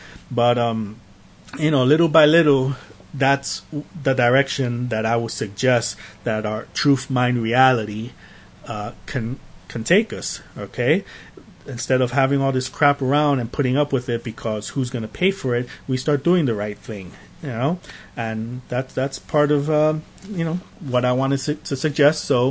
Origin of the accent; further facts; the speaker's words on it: Bronx, New York, United States; like I know in where I grew up in the Bronx, that there were a lot of empty lots where just abandoned buildings and buildings that had been torn down